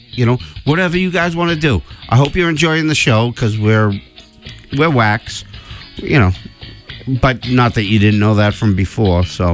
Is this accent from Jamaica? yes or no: no; Ireland; I'm Irish. I've been to Ireland